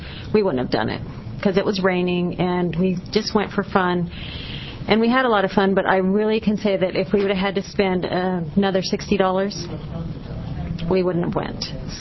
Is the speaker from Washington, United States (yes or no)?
yes; Washington, United States; But I am from Washington, so I can say that what Shirley said is true.